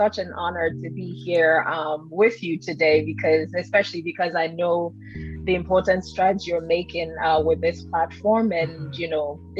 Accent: Nigeria; also born or lived in Canada; now in United States; I'm Nigerian-Canadian. Went to school in the U.S., lived in Canada for a number of years, and I've been in the U.S. for a few months, but it's sort of between Canada and the U.S.

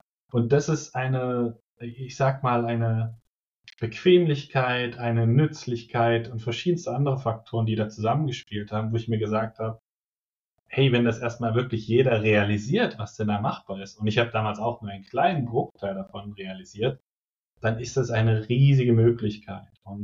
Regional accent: Germany; ich komme aus Deutschland, habe in Deutschland studiert

